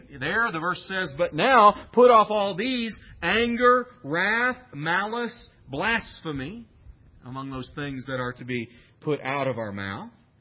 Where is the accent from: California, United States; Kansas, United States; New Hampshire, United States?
Kansas, United States; now in Amarillo, United States; One thing I have to say that I appreciate about moving to Amarillo, when I grew up in the Midwest and we lived in Kansas